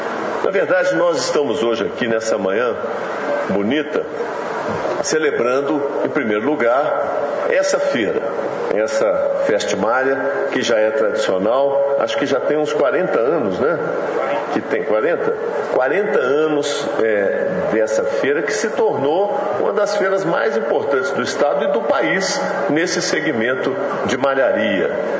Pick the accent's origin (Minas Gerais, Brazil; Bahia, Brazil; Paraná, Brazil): Minas Gerais, Brazil; Nós somos mineiros.